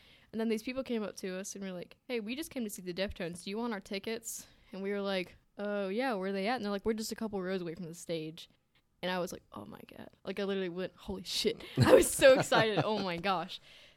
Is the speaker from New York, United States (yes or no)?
no; North Carolina, United States; also born or lived in Spartanburg, South Carolina / Georgia; I was born in South Carolina.